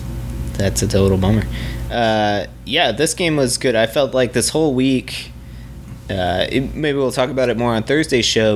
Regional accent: Washington, District of Columbia, United States; Friday, the Pacers travel to my hometown, Washington. I'm going to try to go to that game.

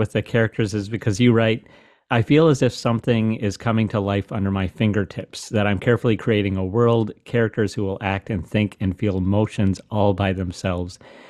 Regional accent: United States; I'm an American. I've never been to London.

